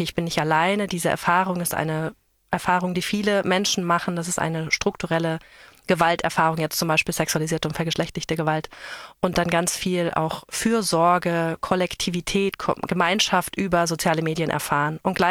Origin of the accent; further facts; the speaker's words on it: Germany; aber ich bin einfach in Deutschland aufgewachsen